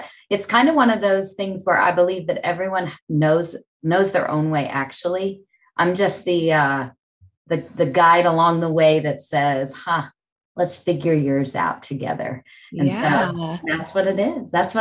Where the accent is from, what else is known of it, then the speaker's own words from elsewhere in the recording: State College, Pennsylvania, United States; I was asked to be a part of something really cool in my hometown in State College, Pennsylvania, called State of the Story.